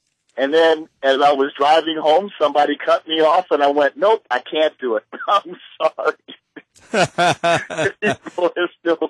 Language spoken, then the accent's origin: English; Baltimore, Maryland, United States; now in Hawaii, United States; I love Hawaii. I'm from Baltimore. Believe me, I love Hawaii.